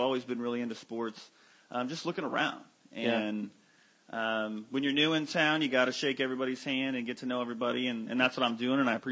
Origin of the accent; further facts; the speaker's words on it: Illinois, United States; I'm from Illinois, but I'm from the park closer to St. Louis, so I'm a Cardinals fan.